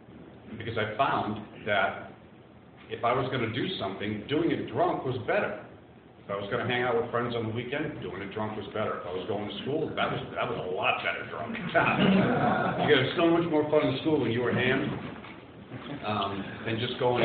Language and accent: English; Boston, Massachusetts, United States; I'm from Boston. If you haven't picked up on the accent yet, you will.